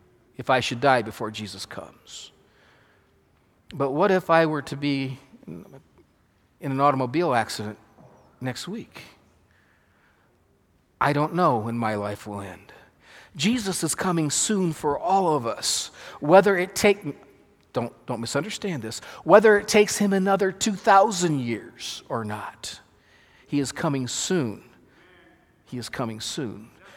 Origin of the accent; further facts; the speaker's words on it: Michigan, United States; now in California, United States; Now, we don't get many thunderstorms here in California. I grew up in Michigan.